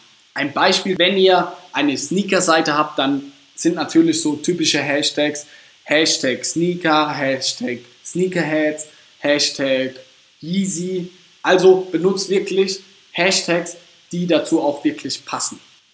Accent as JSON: {"language": "German", "town": "Ladenburg", "region": "Baden-Württemberg", "country": "Germany", "said": "Ich komme aus Ladenburg"}